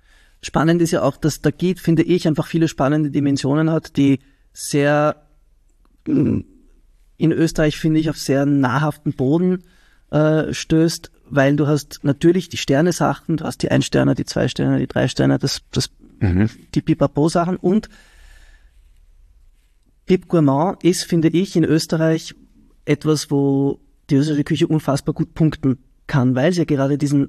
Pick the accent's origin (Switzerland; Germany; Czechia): Switzerland; Ich bin in der Schweiz aufgewachsen, kann man sagen, 18 Jahre in der Schweiz.